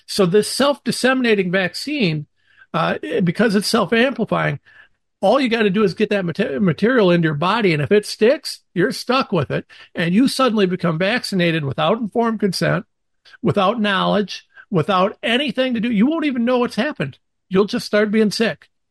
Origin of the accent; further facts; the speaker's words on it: Old Town, Ohio, United States; You know, so I'm a nobody from Old Town, Ohio. I live in the same office, the same place, the same stuff as I was when we started.